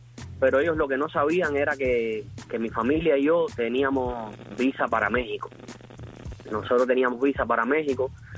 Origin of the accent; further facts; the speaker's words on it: Batabanó, Mayabeque, Cuba; Participé del 11J en Batabanó. Yo soy de Batabanó. Participé con todas las gentes de mi pueblo.